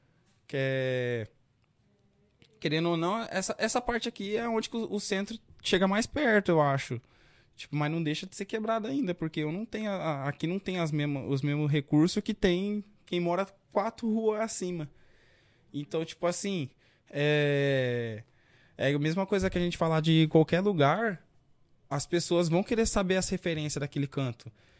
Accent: São Paulo, Brazil; É muito fácil eu ser da Zona Leste querer gravar lá no União, porque o União é mais quebrada que a minha quebrada.

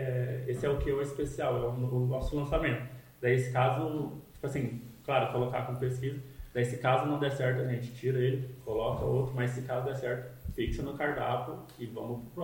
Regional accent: Londrina, Paraná, Brazil; a gente é londrinense

